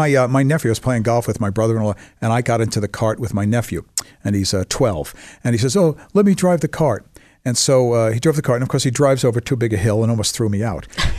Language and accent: English; New York, United States; and so I'm from New York.